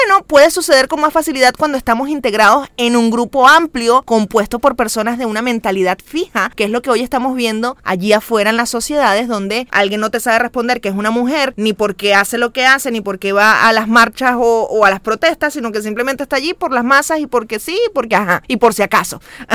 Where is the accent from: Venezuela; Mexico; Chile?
Venezuela; yo lo confirmo, que vengo de Venezuela